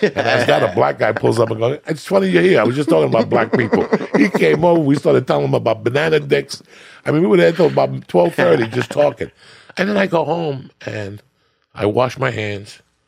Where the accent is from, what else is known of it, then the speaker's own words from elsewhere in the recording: Cuba; English is a second language; moved away; That when I came from Cuba, I had a big problem. I didn't speak the language, bro.